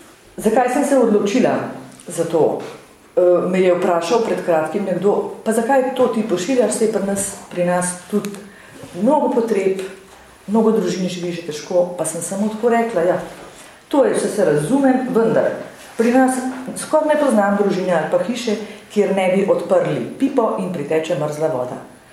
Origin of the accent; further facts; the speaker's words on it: Zgornji Brnik, Upper Carniola, Slovenia; Prihajam iz Zgornjega Brnika, sicer sem pa članica Župnijske Karitas Cerklje.